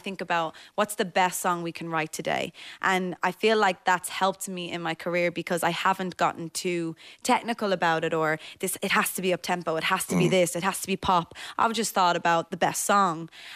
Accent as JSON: {"language": "English", "country": "Ireland", "said": "especially being an Irish female artist"}